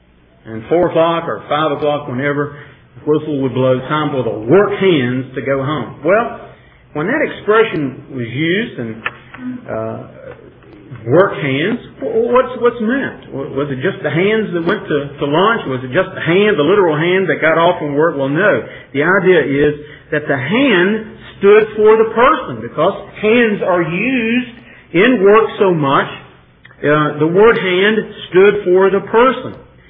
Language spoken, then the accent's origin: English; Bassett, Virginia, United States; I grew up in Bassett, where there are a lot of furniture factories